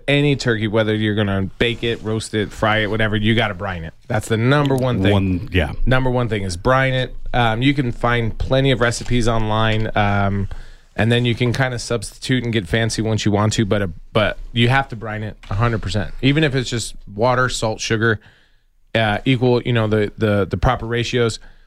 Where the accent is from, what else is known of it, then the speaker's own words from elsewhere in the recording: Tucson, Arizona, United States; I'm from Tucson. I've born and raised in this.